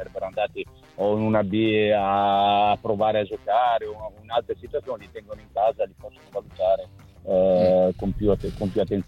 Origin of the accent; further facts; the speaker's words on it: Ravenna, Emilia-Romagna, Italy; No, io sono di Ravenna, sono vicino, vado spesso